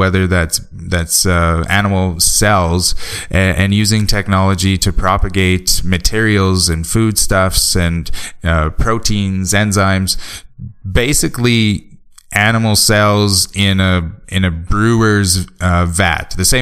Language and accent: English; Canada; I'm Canadian, so forgive me.